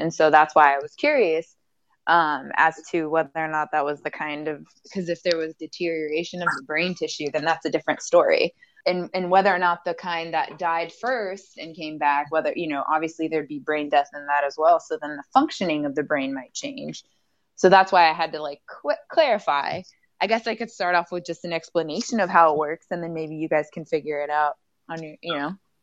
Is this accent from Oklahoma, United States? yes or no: no; Ohio, United States; But I'm originally from Ohio.